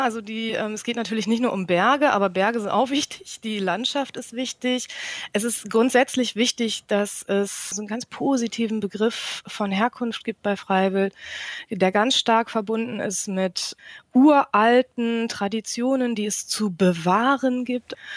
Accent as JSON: {"language": "German", "region": "Lower Saxony", "country": "Germany", "tie": "born there", "said": "Ich denke dabei vor allem an Ostfriesland, wo ich geboren bin, vor Urzeiten und da schon auch ganz, ganz lange gar nicht mehr lebe. Aber trotzdem ist das noch immer meine Heimat"}